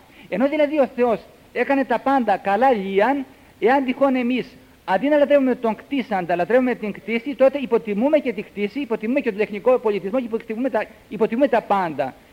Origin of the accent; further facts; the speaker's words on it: Cyprus; Μη μου τα λέτε πολύ κυπριακά, είμαι Κύπριος αλλά λίγο.